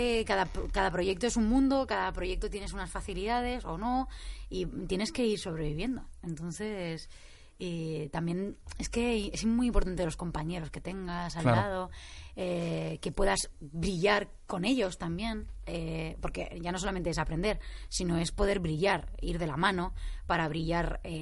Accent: Catalonia, Spain; yo soy catalana, entonces a mí me cuesta mucho decir las seses.

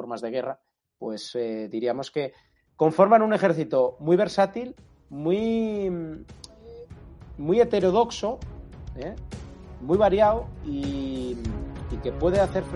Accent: Spain; para nosotros, como españoles, tiene un especial interés

